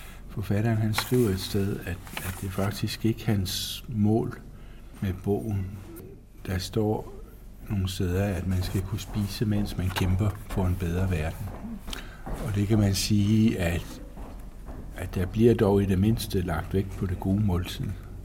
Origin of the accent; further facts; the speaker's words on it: Region of Southern Denmark, Denmark; og jeg er vokset op nede på Als i Sønderjylland, ikke på et landbrug